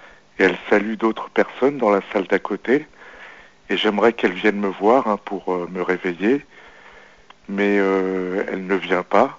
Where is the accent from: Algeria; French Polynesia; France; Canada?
Algeria; On doit partir même en Algérie. Donc dans mon pays d'origine.